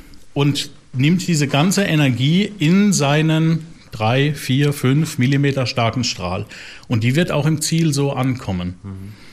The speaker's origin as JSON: {"language": "German", "town": "Ketsch", "region": "Baden-Württemberg", "country": "Germany", "said": "Wer das nicht kennt, googeln, es gibt plus eins in Deutschland."}